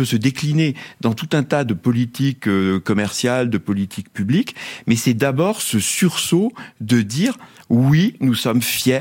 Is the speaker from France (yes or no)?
yes; France; nous sommes français